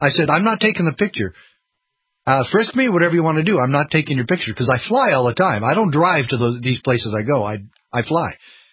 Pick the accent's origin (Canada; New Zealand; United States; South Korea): United States; Texas; I guess you know now I'm a Texan, fellow Texan here. But I want to make sure that everybody knows I'm a Alamo Texan.